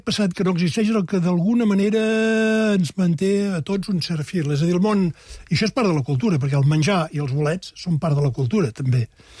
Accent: Salt, Catalonia, Spain; som de Salt. I passa una cosa a Salt, o ha passat una cosa a Salt

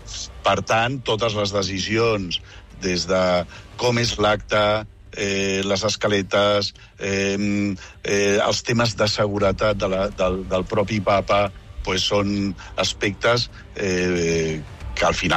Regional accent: Barcelona, Catalonia, Spain; com a ciutadans de Barcelona, com a catalans

